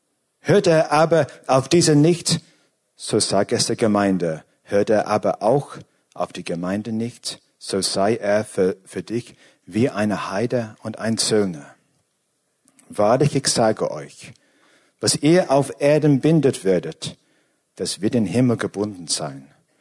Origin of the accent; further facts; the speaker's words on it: England, United Kingdom; German is a second language; now in Austria; Ich bin Engländer, ja. Für die, die mich nicht kennen. Bin schon länger da, aber ich bin noch immer Engländer.